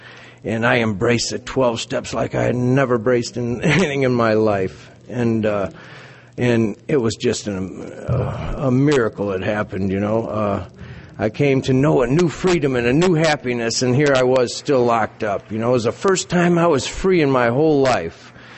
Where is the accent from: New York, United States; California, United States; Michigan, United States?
Michigan, United States; I ended up with a year sentence in the Berrien County Jail, my hometown.